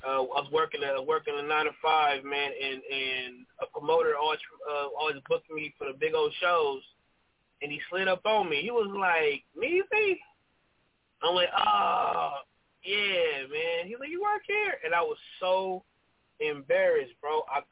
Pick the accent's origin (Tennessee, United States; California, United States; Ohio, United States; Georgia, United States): California, United States; Sacramento; Me and Aries came from. We're close to the same area. I grew up in South Sacramento.